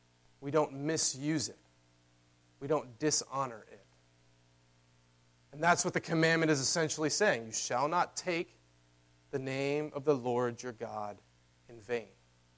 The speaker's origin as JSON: {"language": "English", "region": "the South", "country": "United States", "said": "I'm from the South, so how this works is first you say, oh, bless their heart."}